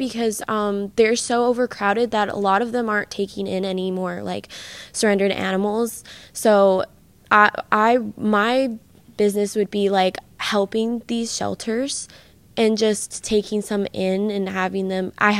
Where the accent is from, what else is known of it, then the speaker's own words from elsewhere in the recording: California, United States; I'm from Southern California, okay. But I go to school here.